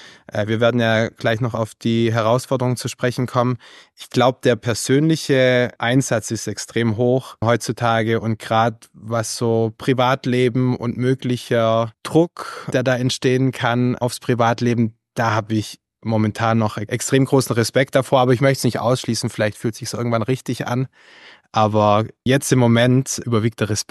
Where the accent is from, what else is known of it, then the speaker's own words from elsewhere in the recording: Ravensburg, Baden-Württemberg, Germany; der ehemalige Oberbürgermeister aus meiner Heimatstadt Ravensburg, Hermann Vogler